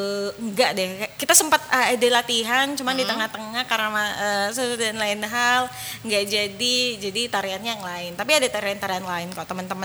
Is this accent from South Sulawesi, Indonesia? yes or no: yes; Makassar, South Sulawesi, Indonesia; Yang bukan cuma karena saya dari Makassar, kayak saya ngejual Makassar ya nggak sih?